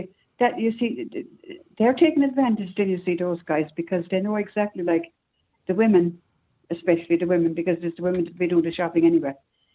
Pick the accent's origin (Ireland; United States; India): Ireland; Munster; I'm from the Kerry area, so I wouldn't be Hector Gray at all.